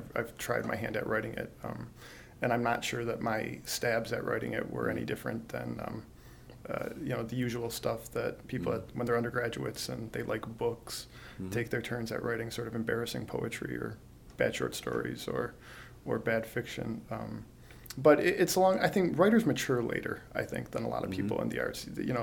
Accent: Detroit, Michigan, United States; I'm from Detroit. I mean, there's a... you know, sort of a big city identification that comes from growing up in a place.

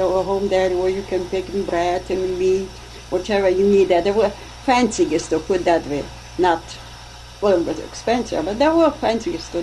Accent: Essen, North Rhine-Westphalia, Germany; English is a second language; moved away; I came from Germany.

